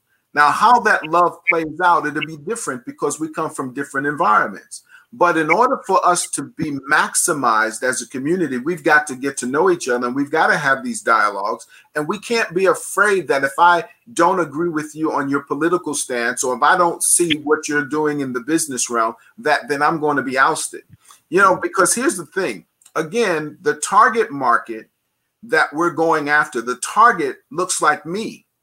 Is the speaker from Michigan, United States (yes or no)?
no; New York City, New York, United States; Well, for me, Patrice, and growing up in New York, and I shared this story, many people think New York is a melting pot.